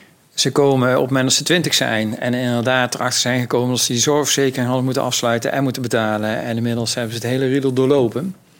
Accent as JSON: {"language": "Dutch", "town": "Eindhoven", "region": "North Brabant", "country": "Netherlands", "tie": "born or raised there", "said": "Ik ben geboren Eindhovenaar en heel veilig opgegroeid."}